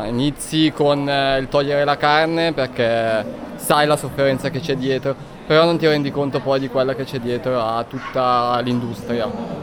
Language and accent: Italian; Parabiago, Lombardy, Italy; Io di Parabiago, in provincia di Milano.